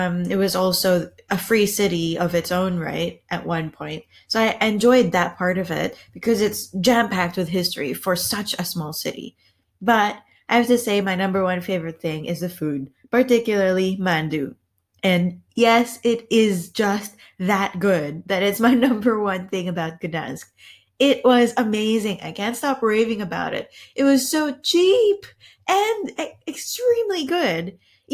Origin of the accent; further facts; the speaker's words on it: Philippines; I mean, yeah, like I grew up in the Philippines